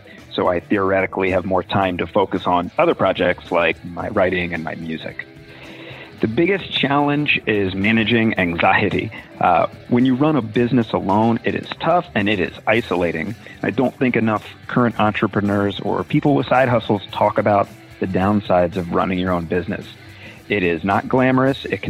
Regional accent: Annapolis, Maryland, United States; I'm from Annapolis, Maryland

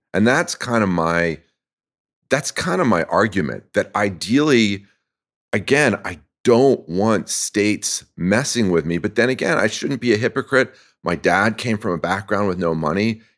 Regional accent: France; look, I grew up in France, and in France, the geese and the ducks

